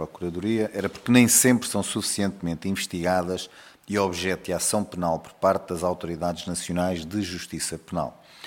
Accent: Portugal; Somos portugueses.

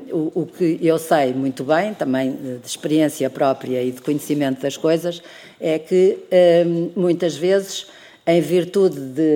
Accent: Portugal; como nós, portugueses, somos todos muitíssimo diferentes uns dos outros

